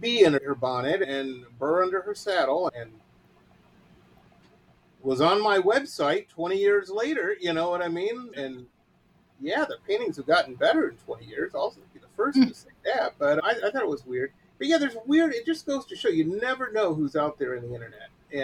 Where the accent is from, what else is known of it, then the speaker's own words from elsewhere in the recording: Detroit, Michigan, United States; And I grew up in Metro Detroit, which was a rough town.